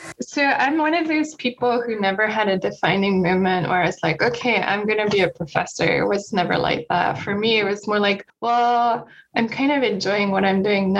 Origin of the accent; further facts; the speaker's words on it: Kobe, Hyogo, Japan; And so I was born in a city called Kobe, Japan. You might have heard of it from Kobe beef, but that's where the beef itself is from. Yeah, so I grew up there